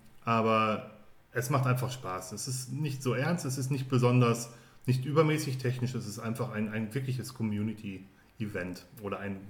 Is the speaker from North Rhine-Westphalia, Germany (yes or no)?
yes; North Rhine-Westphalia, Germany; in Bottrop, in meinem Heimatumfeld, wenn man so will. Ich komme ja aus dem Ruhrgebiet.